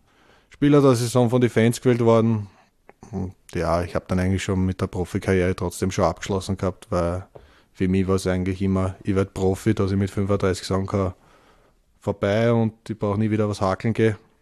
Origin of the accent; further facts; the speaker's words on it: Vienna, Austria; Als Wiener dann eigentlich komplett super reingespielt quasi in das Dorf Langenrohr.